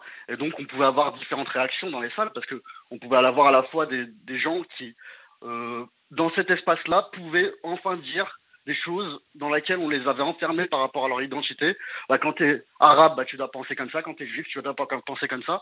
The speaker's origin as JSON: {"language": "French", "town": "Paris", "region": "Île-de-France", "country": "France", "tie": "born or raised there", "said": "mon quartier où j'ai grandi à Belleville"}